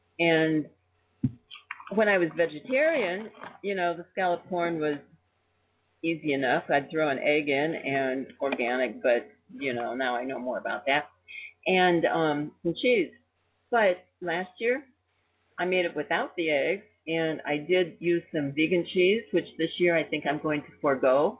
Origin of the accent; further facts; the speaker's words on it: Midwest, United States; I grew up in the Midwest, and everything, trust me, had meat in it.